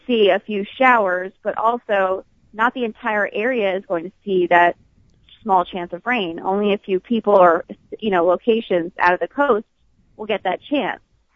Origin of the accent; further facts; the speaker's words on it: Las Vegas, Nevada, United States; I'm originally from Las Vegas, so we have Lake Mead.